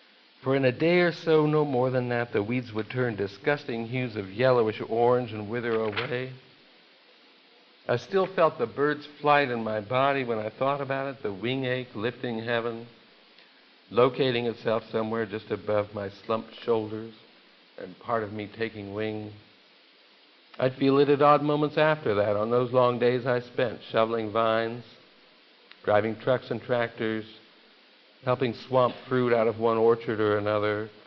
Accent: California, United States; Mea culpa, look, hey, I grew up in California in the late 60s.

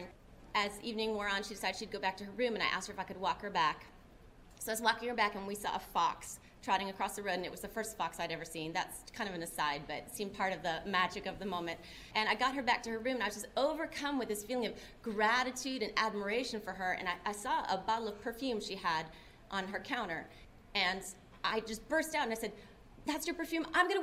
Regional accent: Illinois, United States; now in Oxford, United States; I'm from Illinois, although I live in Oxford, Mississippi now, and this poem is about something that we sometimes did growing up there.

